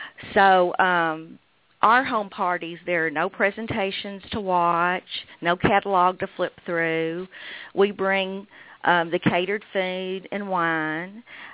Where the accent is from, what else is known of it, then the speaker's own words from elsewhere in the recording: Kentucky, United States; accent: Kentucky; also born or lived in Illinois / Dallas; I'm from Kentucky. That's the reason I speak with this accent. I've lived in the Southeast most of my life. We did move to Illinois for 4 years, and then we moved to Dallas from there.